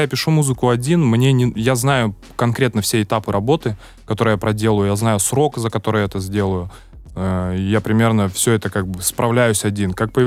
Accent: Novy Urengoy, Yamalo-Nenets Autonomous Okrug, Russia; Было очень скучно у меня в родном городе, в Новом Уренгое, без интернета

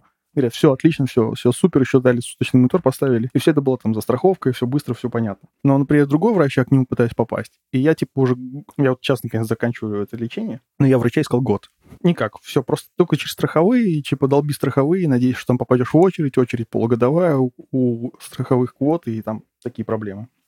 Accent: Saint Petersburg, Russia; Но, типа, я из Питера, мне нормально.

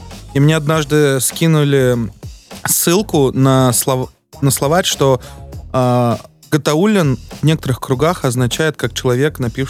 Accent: Bashkortostan, Russia; я сам из Башкирии, татарин, у нас очень схожие языки тюркские

